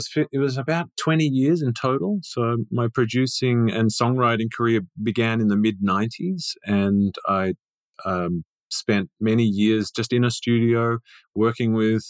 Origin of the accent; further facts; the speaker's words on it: Australia; also born or lived in New York; now in United States; I was born in New York, but my family were from England and we moved back to Australia when I was very young. Now, growing up in Australia, it was a small town and I went to a humble high school.